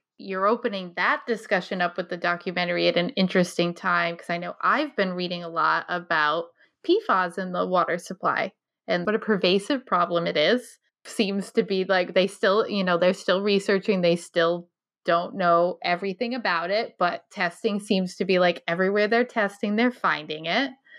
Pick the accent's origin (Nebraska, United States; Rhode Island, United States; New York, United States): Rhode Island, United States; Scituate; growing up in Scituate, we had well water